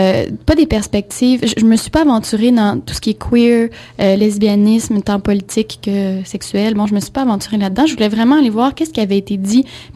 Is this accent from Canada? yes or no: yes; Quebec City, Quebec, Canada; Puis, en fait, je suis revenue à Québec, ma terre natale.